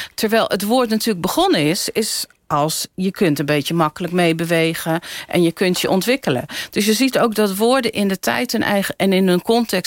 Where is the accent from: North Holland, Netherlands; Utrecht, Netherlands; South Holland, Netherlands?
North Holland, Netherlands; Amsterdam; Ik kom uit Amsterdam.